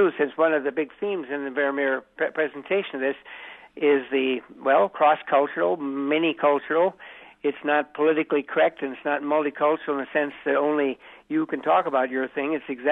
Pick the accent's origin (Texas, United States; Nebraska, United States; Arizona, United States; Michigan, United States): Nebraska, United States; But I'm a fellow Nebraskan